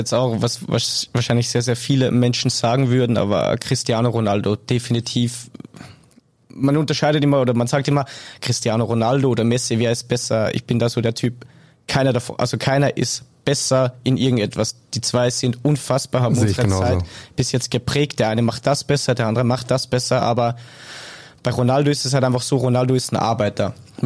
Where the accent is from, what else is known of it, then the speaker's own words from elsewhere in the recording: Salzburg, Austria; Also bei mir heißt es kleine Städtchen Saalfelden am Steinenmeer.